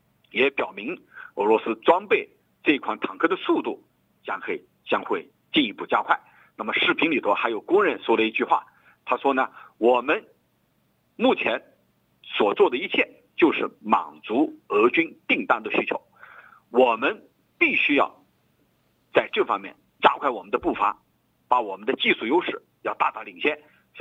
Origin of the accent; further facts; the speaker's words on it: China; 我们中国人他是比较内敛的啊